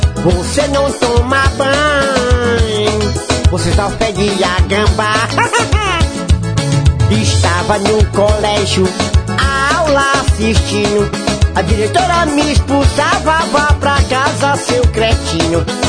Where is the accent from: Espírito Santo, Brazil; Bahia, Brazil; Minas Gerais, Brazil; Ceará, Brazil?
Ceará, Brazil; Fortaleza; born there; Nasci em Fortaleza, capital do Ceará.